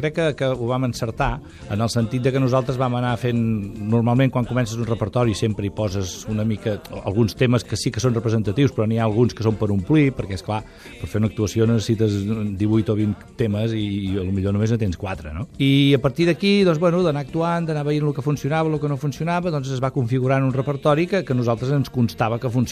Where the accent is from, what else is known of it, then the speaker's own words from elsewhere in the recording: Valls, Catalonia, Spain; bueno, som tots de Valls, evidentment, ens coneixíem